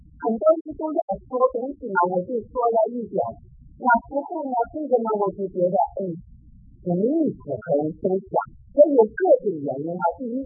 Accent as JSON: {"language": "Chinese", "country": "China", "said": "我求这个团体呢为我们中国人祷告"}